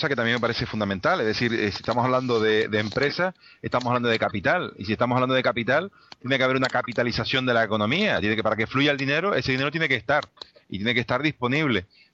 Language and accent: Spanish; Canary Islands, Spain; yo como soy de Gran Canaria, pues recuerdo más ejemplos de Gran Canaria